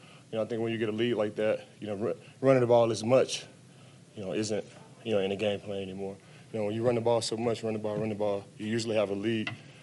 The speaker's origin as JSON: {"language": "English", "town": "Dallas", "region": "Texas", "country": "United States", "said": "I'm from Dallas. I'm a family. We're huge Dallas Cowboys fans."}